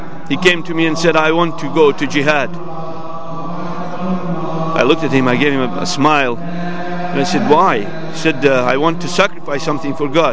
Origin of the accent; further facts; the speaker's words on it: Bosnia & Herzegovina; I know, I come from Bosnia.